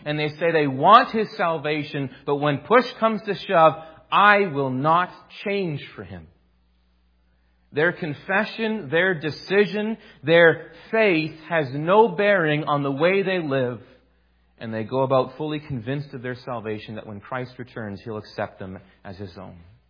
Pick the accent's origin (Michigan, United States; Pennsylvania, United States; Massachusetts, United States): Michigan, United States; Grand Rapids; I come from Grand Rapids. I come from Classist, Michigan, of the URC.